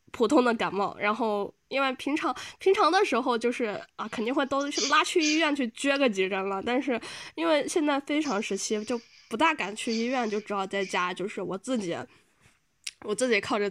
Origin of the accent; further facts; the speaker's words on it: Wuhan, Hubei, China; 我作为一个武汉人